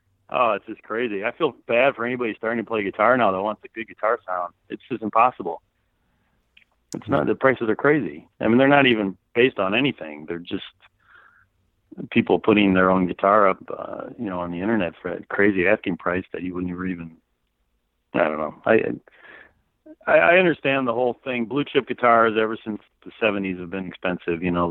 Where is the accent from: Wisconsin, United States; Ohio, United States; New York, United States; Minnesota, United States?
Wisconsin, United States; Madison; I grew up in Madison, Wisconsin.